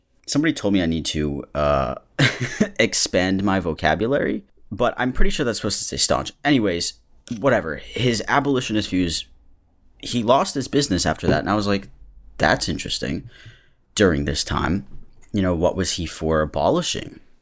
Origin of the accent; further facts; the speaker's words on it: Massachusetts, United States; I'm from Massachusetts, so when I go walking in the cemeteries, the stones are pretty old.